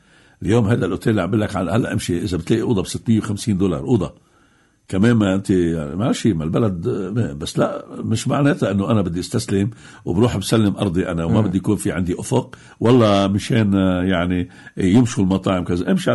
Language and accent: Arabic; Lebanon; احتلت 15 ضيعه بينها ضيعتي وارتكبت مجازر وضلينا نحن مهاجرين لهون على الضي على مخيم الضي عملونا مثل الفلسطينيين لغاية ما صار اتفاق الهدنة برودوس بال 49 بأزار رجعونا على ضيعنا